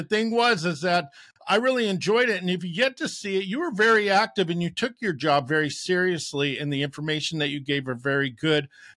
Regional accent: Napa, California, United States; I'm from Napa. So yeah, grew up in the Bay Area.

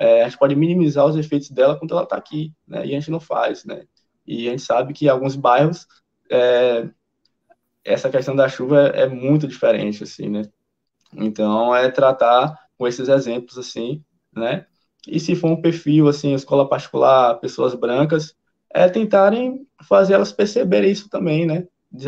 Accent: Cruz das Almas, Bahia, Brazil; Eu sou de Cruz, estudei Cruz das Almas há muito tempo

